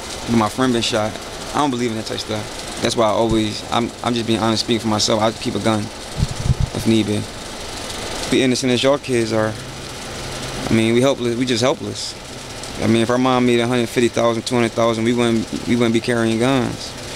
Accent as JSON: {"language": "English", "town": "Philadelphia", "region": "Pennsylvania", "country": "United States", "said": "I'm from Germantown, TBK. I can move to Southwest, and the place where I moved in Southwest"}